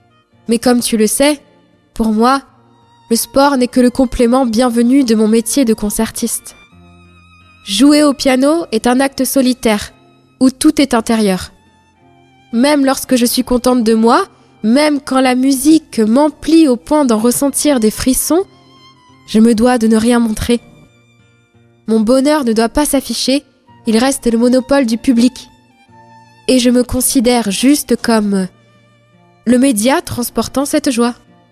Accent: France; Alors, en tant que bon français, nous avons pris la précaution de venir avec des caisses de nourriture.

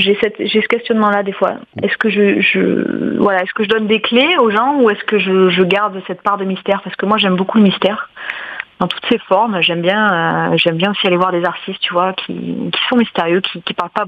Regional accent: Auvergne-Rhône-Alpes, France; j'étais rentrée chez moi en Auvergne, enfin dans le Cantal

